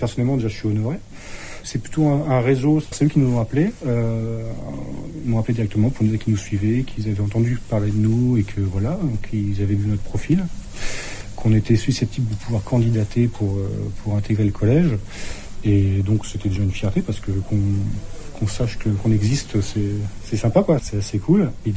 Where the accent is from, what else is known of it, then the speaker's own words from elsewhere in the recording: France; moved away as an adult; Je suis originaire de côté des Vosges, donc dans l'Eure. Et je suis arrivé à Caen pour mes études.